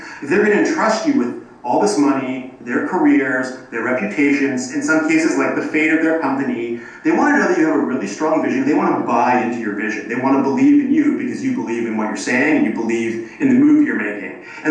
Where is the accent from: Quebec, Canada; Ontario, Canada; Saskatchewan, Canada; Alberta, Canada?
Ontario, Canada; Toronto; But I'm still Canadian. I still live in Toronto, and I like being here because it's real. You know, I live on the block.